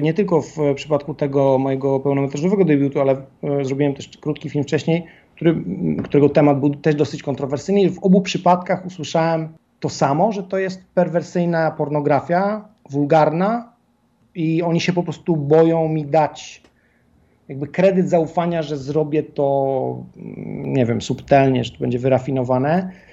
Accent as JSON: {"language": "Polish", "country": "Czechia", "said": "I to jest też fajne, że jesteśmy właśnie z Czech"}